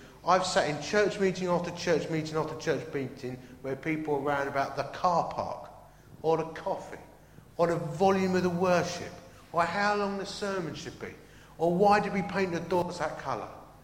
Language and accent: English; Dagenham, London, United Kingdom; I actually come from Dagenham, and my family are all from the East End